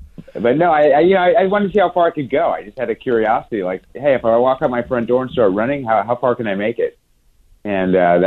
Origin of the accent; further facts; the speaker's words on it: California, United States; I'm from California. We have heat, but not like what you guys have.